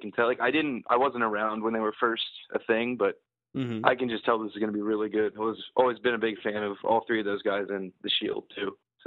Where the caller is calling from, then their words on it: Delaware, United States; from Delaware.